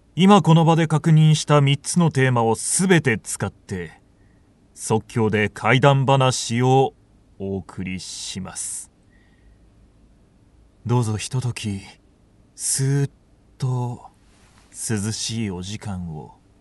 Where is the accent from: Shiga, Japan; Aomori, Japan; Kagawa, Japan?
Shiga, Japan; まあ僕、まあ滋賀出身なんですけど、やっぱり、まあ、琵琶湖はあるんですけど海はないんですね。